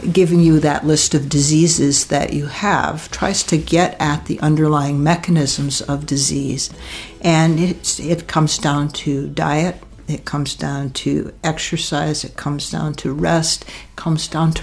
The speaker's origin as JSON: {"language": "English", "region": "Vermont", "country": "United States", "tie": "born or raised there", "said": "Well, I grew up primarily in Vermont and did my schooling at Tulane University and University of Vermont."}